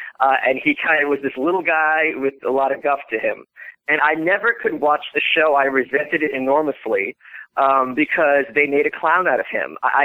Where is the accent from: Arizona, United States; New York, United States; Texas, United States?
New York, United States; And growing up in New York, you know, espousing these kind of, they would certainly not be libertarian, espousing these conservative views is really a great way to be obnoxious and to be a punk.